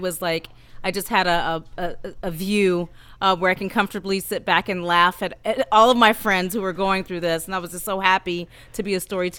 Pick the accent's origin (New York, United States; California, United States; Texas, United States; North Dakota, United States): California, United States; Oakland; I'm from Oakland, California.